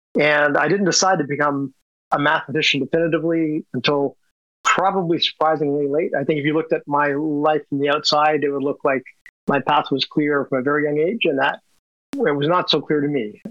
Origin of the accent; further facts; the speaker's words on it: Canada; moved away as an adult; now in United States; So I'm Canadian. I was born in Canada and grew up there until graduate school. But I've lived in the U.S. since